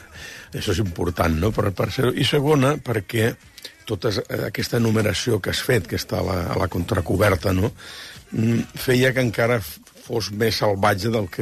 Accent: La Granja d'Escarp, Catalonia, Spain; en el cas del meu poble, que és la granja d'Escarp

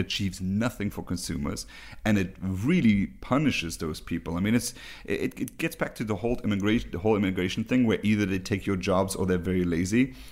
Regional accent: Luxembourg; some of you may know that I'm from Luxembourg, where public transport is free of charge

